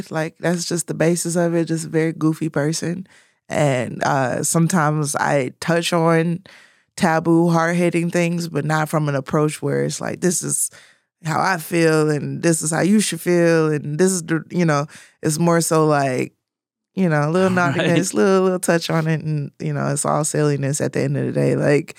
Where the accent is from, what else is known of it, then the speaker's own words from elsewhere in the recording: Michigan, United States; I'm from Michigan, and like, you know, we handled the pandemic a little different there